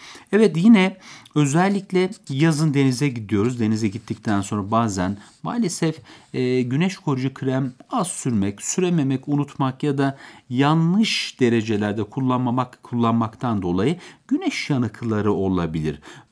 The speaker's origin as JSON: {"language": "Turkish", "town": "Beypazarı", "region": "Ankara", "country": "Turkey", "said": "Anadolu'da ben Beypazarlıyım."}